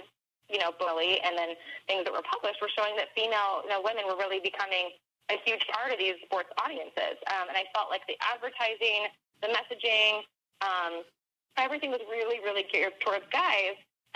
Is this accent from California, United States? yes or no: yes; California, United States; I'm a jeans and t-shirt girl. I'm from Southern California.